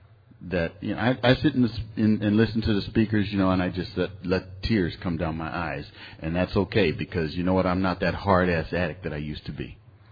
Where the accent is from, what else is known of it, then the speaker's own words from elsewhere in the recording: Las Vegas, Nevada, United States; also born or lived in San Diego; And I'm from Las Vegas. And I actually spent a lot of years here because this is where what I claim is home, San Diego.